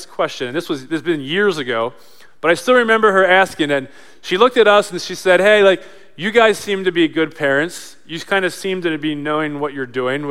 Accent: Manheim, Pennsylvania, United States; I grew up in Mannheim

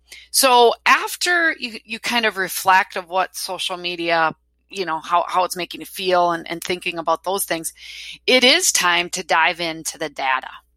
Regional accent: Wisconsin, United States; accent: Wisconsin; me and my Wisconsin accent, guys.

